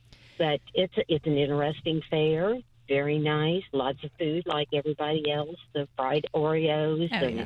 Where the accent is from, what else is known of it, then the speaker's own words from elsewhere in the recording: Indiana, United States; now in Beacon, United States; I'm from Indiana